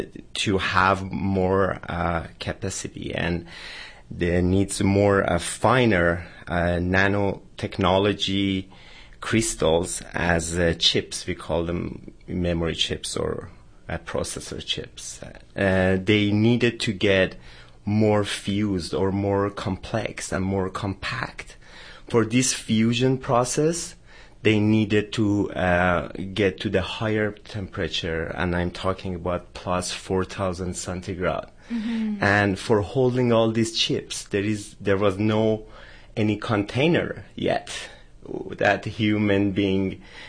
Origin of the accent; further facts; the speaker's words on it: Iran; I'm originally from Iran.